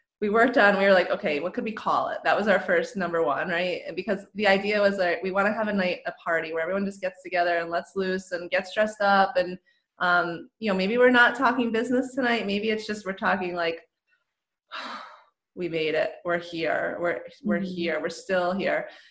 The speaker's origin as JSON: {"language": "English", "region": "New York", "country": "United States", "said": "being a New Yorker myself"}